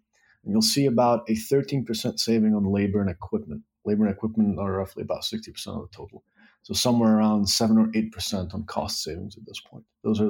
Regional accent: Dubai, United Arab Emirates; also born or lived in Prague, Czechia / Beirut, Lebanon; now in Silicon Valley, United States; Dubai, Prague, Czech Republic. Dubai, Prague, Beirut. That's it.

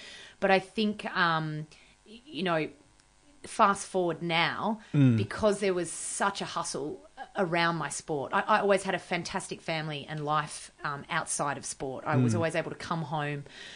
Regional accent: Australia; especially being Australian

